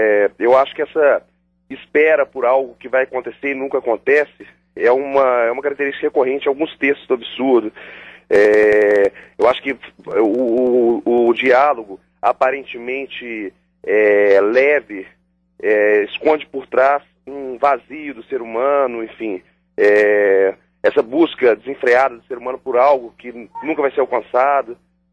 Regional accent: Belo Horizonte, Minas Gerais, Brazil; a gente é daqui de Belo Horizonte

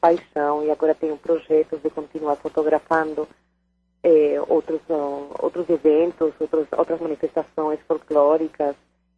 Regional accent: Brazil; mas eu não sou totalmente já de lá. Eu também tenho um pedacinho daqui. Quando eu volto para o Brasil, eu sou uma mistura

